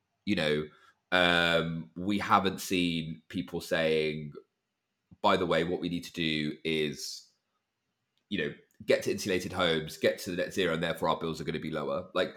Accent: United Kingdom; Well, look, I'm a British Indian, right?

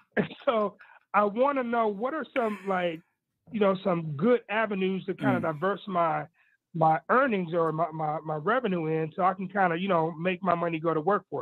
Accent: Florida, United States; now in Denver, United States; Yeah, you know, the funny thing is, I'm from Florida originally. My dad moved this country from another country.

